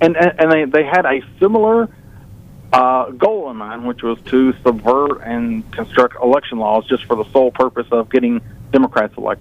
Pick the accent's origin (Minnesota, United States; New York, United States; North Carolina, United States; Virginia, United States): Virginia, United States; I do remember Terry McAuliffe here in my home state, Virginia, where I live.